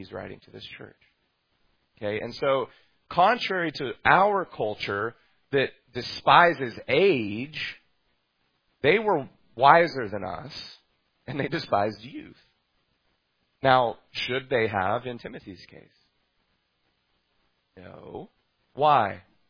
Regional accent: Texas, United States; I'm from Texas.

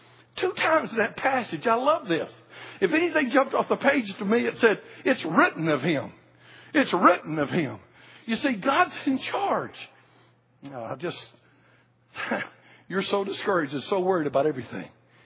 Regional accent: Georgia, United States; I said, well, I come from the United States in a place called Georgia.

